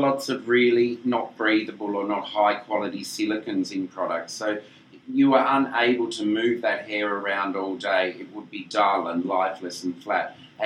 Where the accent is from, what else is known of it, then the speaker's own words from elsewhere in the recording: Australia; Yes. We're Australian. We like